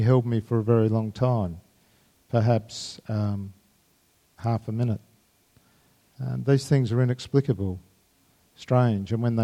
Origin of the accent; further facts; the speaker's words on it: Australia; I'm Australian, we're a bit lazy, I just make it up.